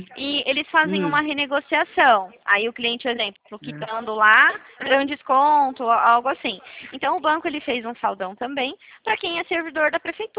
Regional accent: Dracena, São Paulo, Brazil; eu sou aqui de Dracena.

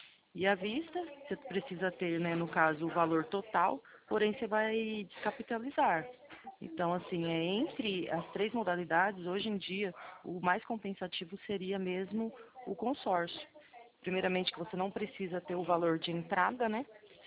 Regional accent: Presidente Prudente, São Paulo, Brazil; eu sou de Presidente Prudente

